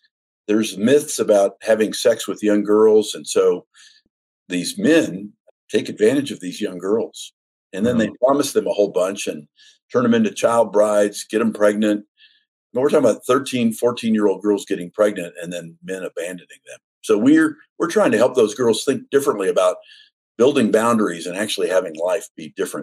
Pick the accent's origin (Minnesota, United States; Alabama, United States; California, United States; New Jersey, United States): California, United States; Los Angeles; I grew up in East Los Angeles.